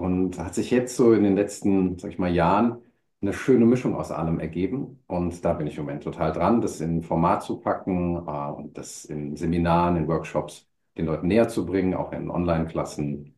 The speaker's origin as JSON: {"language": "German", "town": "Wiesbaden", "region": "Hesse", "country": "Germany", "said": "ich komme aus Wiesbaden."}